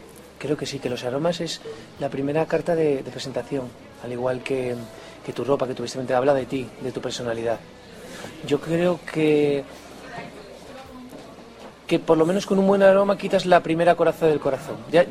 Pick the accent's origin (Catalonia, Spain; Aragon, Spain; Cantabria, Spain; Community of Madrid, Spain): Cantabria, Spain; Mira, Cantabria lo es todo, es mi madre, es mi tierra, es absolutamente todo, es donde volver. Asturias, mi segunda patria, de donde son mis antepasados y de donde es mi media naranja.